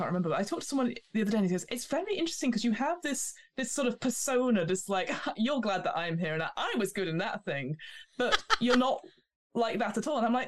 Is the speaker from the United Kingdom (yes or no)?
yes; United Kingdom; because we're all British polite people in my current community